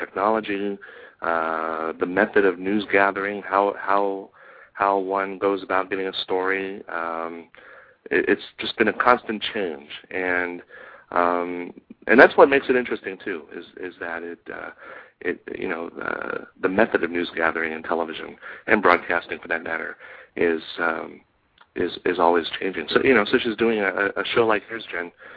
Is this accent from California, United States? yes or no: yes; Fremont, California, United States; also born or lived in Oakland; I'm a Fremont kid. born in Oakland, raised in Fremont, and my family is still in Fremont